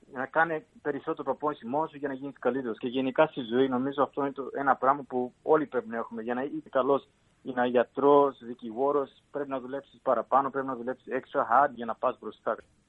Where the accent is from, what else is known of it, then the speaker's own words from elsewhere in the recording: Katherine, Northern Territory, Australia; Είμαι από το Down, από το Northern Territory. Μεγάλωσα στο Catherine, ένα μικρό χωριό